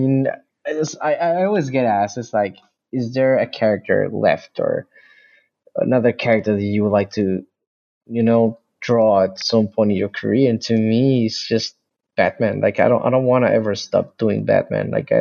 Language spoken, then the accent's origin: English; Mexico; I'm from Mexico. I live here, and I grew up all my life here.